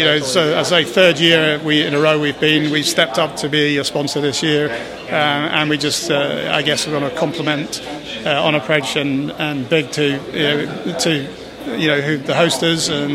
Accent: United Kingdom; accent: British; being British with a British accent

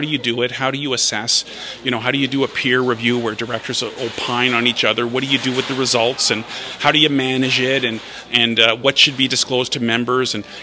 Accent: Canada; I'm from the Great White North in Canada

